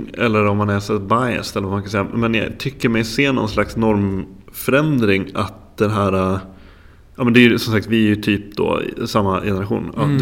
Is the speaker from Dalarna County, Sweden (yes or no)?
yes; Dalarna County, Sweden; now in Stockholm, Sweden; nu råkar jag bo i Stockholm, men jag är ju uppvuxen i södra Dalarna